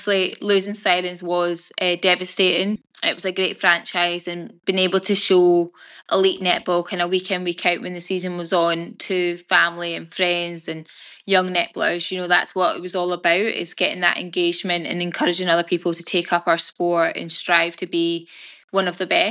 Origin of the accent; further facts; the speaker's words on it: New Zealand; emotional before we played New Zealand, that being our home country.